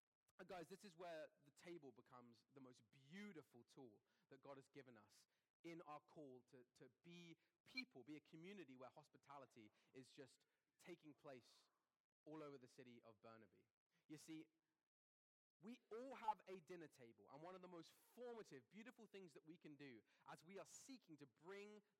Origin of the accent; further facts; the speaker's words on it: England, United Kingdom; moved away as an adult; now in Canada; I remember my first Canadian Thanksgiving. I moved from England in 2010. I didn't know very many people, and I was kind of getting connected in Christian community.